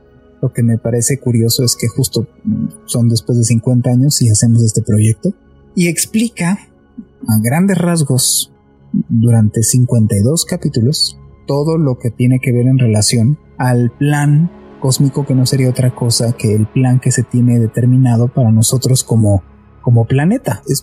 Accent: Mexico City, Mexico; Pues mira, la gente no lo creería, pero nosotros somos de la Ciudad de México, ¿verdad?

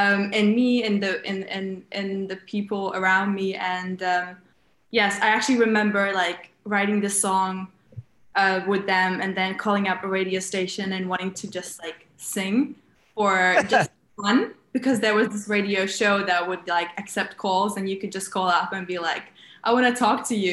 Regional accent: Latvia; English is a second language; So I'm originally from Latvia. Don't know if you know where that is. It's a country in Europe, in Baltic states. So I'm from Latvia. I grew up in a small town, I would say.

